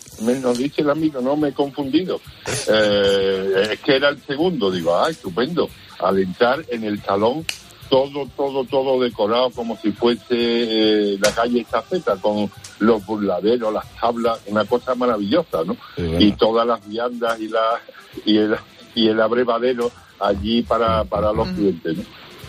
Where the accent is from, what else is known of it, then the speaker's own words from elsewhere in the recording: Andalusia, Spain; yo soy de Monte Miguel, de aquí de Sevilla, del Dion Valencina.